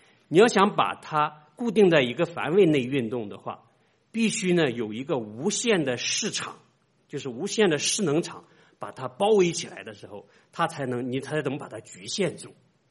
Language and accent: Chinese; China; 我们是从大陆来的，虽然我们受着无神论的教育